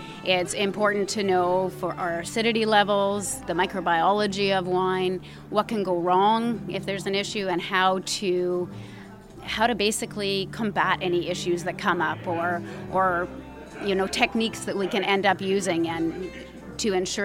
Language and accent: English; Kelowna, British Columbia, Canada; I actually was born and raised in Kelowna.